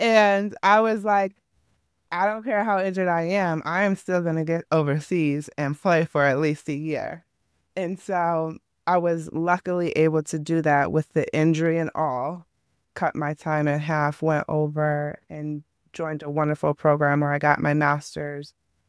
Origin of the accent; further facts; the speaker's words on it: Chicago, Illinois, United States; now in Philadelphia, United States; I'm originally from Chicago. So let me start with my story here. I'm an implant, as they call it here in Philly.